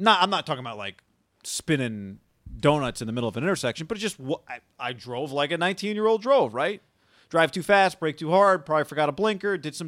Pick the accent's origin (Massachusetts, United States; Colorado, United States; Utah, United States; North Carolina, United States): Colorado, United States; Yeah, hey, I'm from Colorado. We got a road trip.